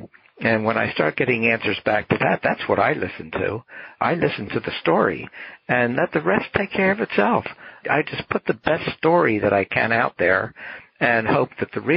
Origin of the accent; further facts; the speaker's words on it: Norristown, Pennsylvania, United States; I was at an event in the park in Norristown, my hometown in Pennsylvania, which actually became the setting for Maniac McGee